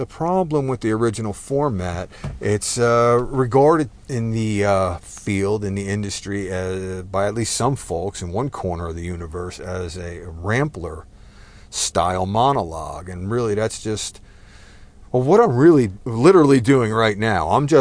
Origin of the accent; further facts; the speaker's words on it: New Jersey, United States; now in Texas, United States; Fair warning, I am Texan by choice, but I was raised in New Jersey.